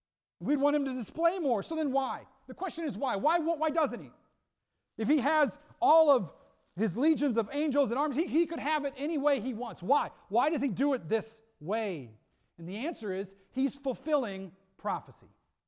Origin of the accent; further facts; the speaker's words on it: United States; I'm American through and through.